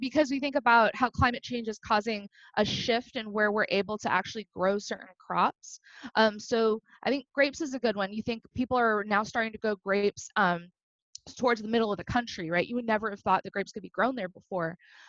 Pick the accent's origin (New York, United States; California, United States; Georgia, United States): California, United States; I'm originally from California